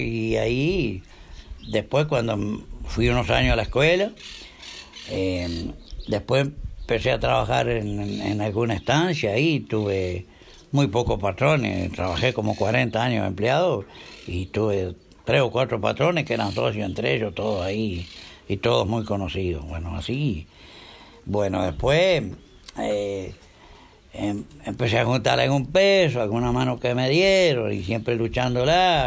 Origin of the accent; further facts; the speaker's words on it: Florencio Sánchez, Colonia, Uruguay; born there; Bueno, soy nacido en Florencio Sánchez, allá en Florencio Sánchez y Cardona, bueno, que los divide solo la vía.